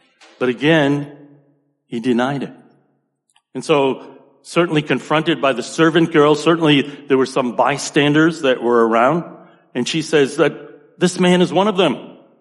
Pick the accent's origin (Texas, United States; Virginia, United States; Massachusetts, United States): Massachusetts, United States; Boston; So there are times that, for instance, people can tell I'm from Boston, right?